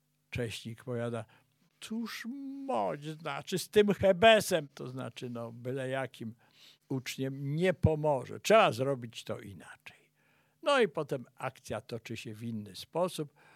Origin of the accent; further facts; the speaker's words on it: Ostrowiec Świętokrzyski, Świętokrzyskie Voivodeship, Poland; also born or lived in Biała Podlaska; w Ostrowcu Świętokrzyskim, w którym się wychowałem, bo wprawdzie urodziłem się w Białej Podlaskiej, ale to był okres wojny, więc szybko z mamą wróciliśmy.